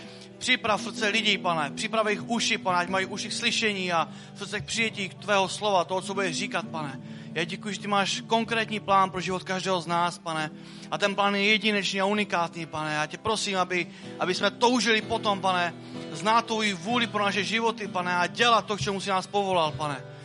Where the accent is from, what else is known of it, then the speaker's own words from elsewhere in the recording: Litovel, Olomouc Region, Czechia; Takže my jsme z Litovle. Kdo z vás ví, kde je Litovel?